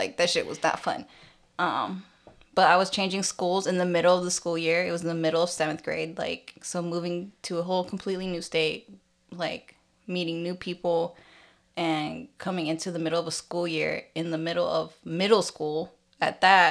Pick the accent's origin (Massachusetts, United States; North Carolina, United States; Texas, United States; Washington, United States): Washington, United States; I'm from the West Coast. I'm from Washington State. Not from California.